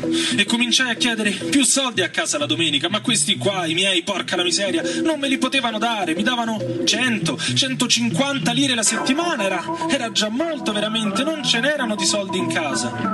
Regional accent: Forni, Campania, Italy; Per fortuna c'erano altri amici di Forni, il mio paese, che ci andavano pure loro.

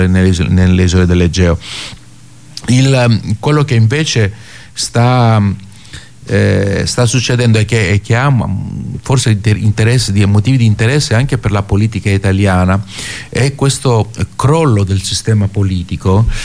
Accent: Greece; Italian is a second language; io conoscendo un po' il mio paese

